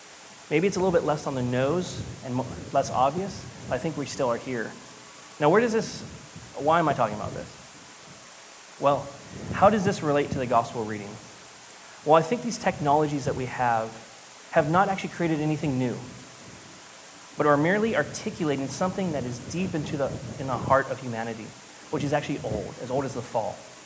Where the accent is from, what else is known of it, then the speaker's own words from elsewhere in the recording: San Francisco, California, United States; I was listening to NPR, because I'm from San Francisco, and this is what we do, right?